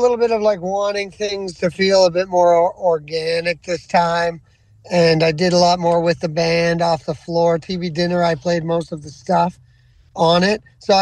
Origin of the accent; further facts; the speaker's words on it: Musquodoboit Harbour, Nova Scotia, Canada; I'm from here, a place called Musquodoboit Harbor, which is kind of near where I'm at right now. So east of Halifax, about 45 minutes is where I was born.